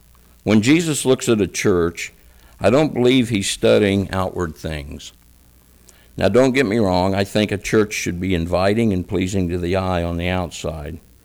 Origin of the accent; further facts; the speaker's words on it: Shelbyville, Indiana, United States; when I told her I was from Shelbyville, she said, "I didn't know that little church was still open."